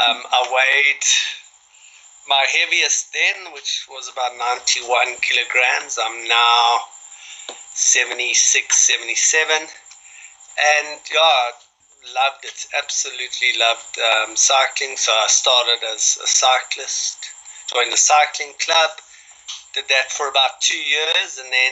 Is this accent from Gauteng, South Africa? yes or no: yes; Johannesburg, Gauteng, South Africa; also born or lived in Cape Town / Namibia; Then moved to Joburg when I was about 5 or 6. I've basically been in Joburg my whole life, apart from living overseas for 2.5 years. And then I would say my hometown is definitely Benoni.